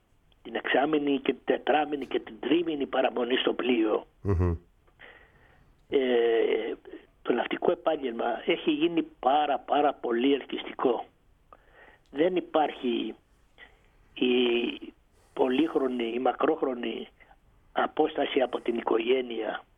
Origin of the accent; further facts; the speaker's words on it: Chios, North Aegean, Greece; Να σας πω σαν χιώτης